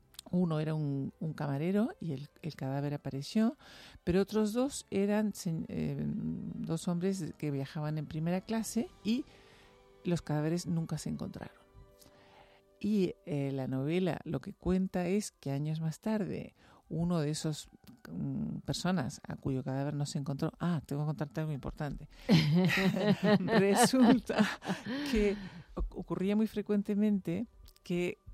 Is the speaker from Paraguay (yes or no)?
no; Uruguay; now in Europe; cuando nosotros vinimos a Europa... Además es curioso porque se cumplen ahora 60 años que salimos de Uruguay